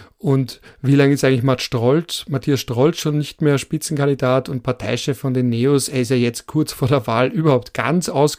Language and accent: German; Vienna, Austria; ich als Wiener Prolo habe nicht gewusst, wie wichtig die Militärmusik ist.